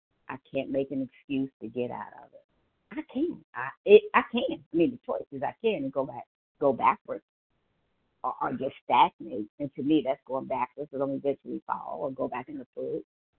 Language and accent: English; Ohio, United States; I am from Ohio.